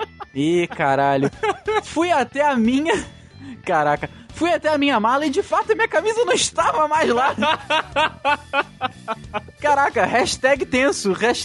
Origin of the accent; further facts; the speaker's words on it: Cordeirópolis, São Paulo, Brazil; Sou de São Paulo, meus amigos dudes, mas não sou natural da capital, e sim de Cordeirópolis.